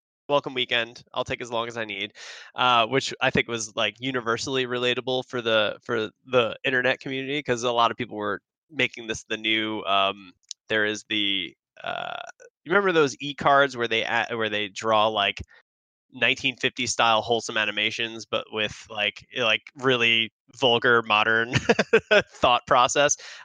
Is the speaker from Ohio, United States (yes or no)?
no; New York, United States; accent: Long Island; I take my Long Island accent and I apply a breathiness and elderly tone to it.